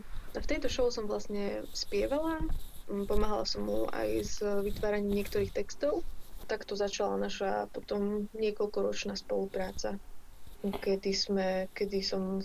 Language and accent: Slovak; Košice, Košice Region, Slovakia; Ja som teda z Košíc, ale začala som viacej jazdiť do Bratislavy.